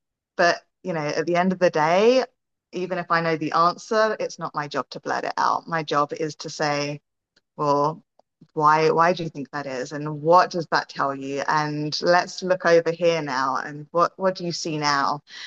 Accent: England, United Kingdom; Growing up in England

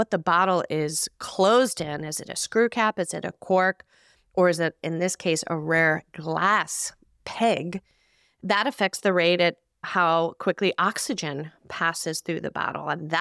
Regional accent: New Jersey, United States; that honeysuckle bush in our backyard growing up in New Jersey.

